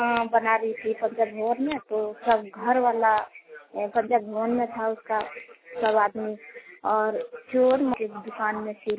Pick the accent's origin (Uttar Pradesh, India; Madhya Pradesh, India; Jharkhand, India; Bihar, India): Jharkhand, India; मैं नवादी गंगा से बोल रही हूँ और मेरा घर नवादी गंगा जिला देवघर सतना … बोल रही हूँ।